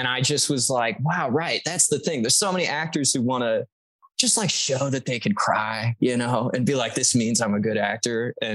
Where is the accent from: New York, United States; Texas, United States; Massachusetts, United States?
Texas, United States; I'm, you know, I'm from Texas, and I have some family who's really deep in that vibe.